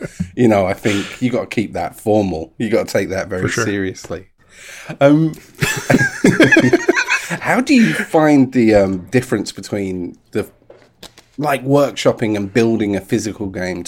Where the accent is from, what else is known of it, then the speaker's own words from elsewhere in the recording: England, United Kingdom; She uses American words. They're not allowed. I'm English. I play English Scrabble.